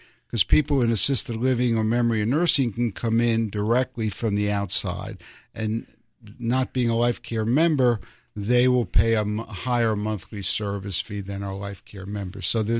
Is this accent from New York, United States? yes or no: yes; New York, United States; My grandparents, I'm from New York, and my grandparents lived in the South Bronx